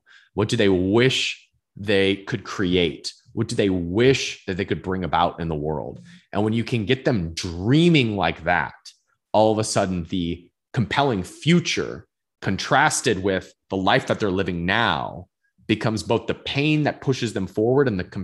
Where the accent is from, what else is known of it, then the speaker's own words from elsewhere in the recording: Cleveland, Ohio, United States; had a really nice house in Northeast Ohio. I'm from Cleveland, Ohio.